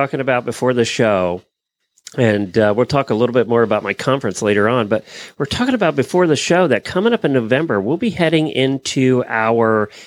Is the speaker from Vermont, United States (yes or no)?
no; Ocala, Florida, United States; from Ocala, Florida.